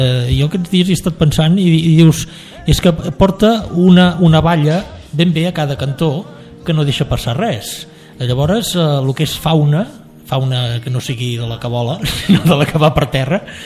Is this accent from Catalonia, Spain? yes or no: yes; Gallifa, Catalonia, Spain; No, jo que sóc de Gallifa me la veig a venir